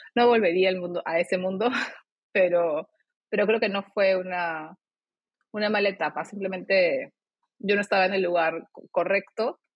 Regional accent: Peru; yo soy peruana, vivo en Perú y estudié en Perú.

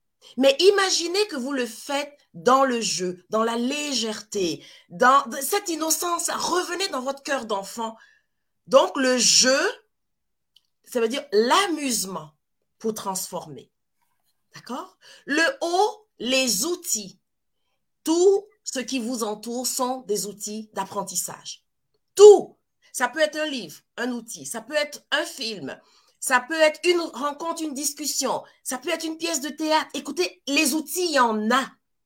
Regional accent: Côte d’Ivoire; Je suis originaire de la Côte d'Ivoire.

